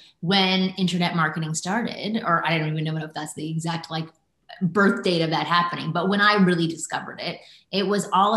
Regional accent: Canada; A lot of pickup artists are Canadian. I'm Canadian.

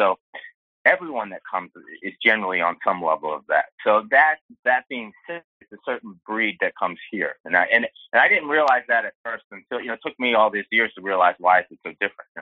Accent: Swarthmore, Pennsylvania, United States; I'm from Swarthmore, if you know where that is. It's like Swarthmore, Delaware County. It's right outside. It's about 20 minutes from Philadelphia Airport. It's outside of Southwest Philly.

